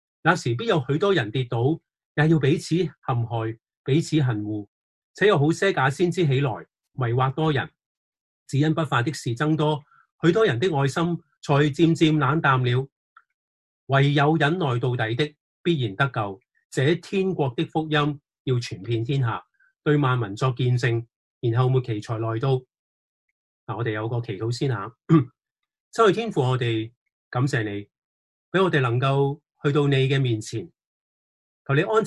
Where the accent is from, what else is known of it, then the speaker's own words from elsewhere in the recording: Hong Kong; 但系实际上我哋香港人都唔系叫饥荒嘅，但系喺我过去二十年喺唔同嘅国家去生活嘅时候咧，特别去到非洲啊